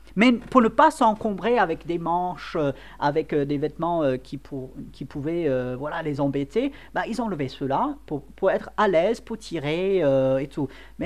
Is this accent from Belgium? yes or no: no; France; Et en tant que Français, ça nous semble logique, normal.